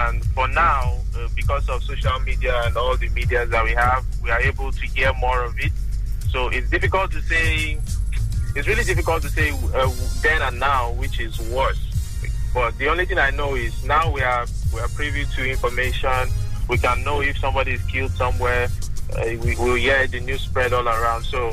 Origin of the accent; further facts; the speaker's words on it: Bayelsa, Nigeria; also born or lived in Rivers State; So I grew up in Bayelsa State and River State.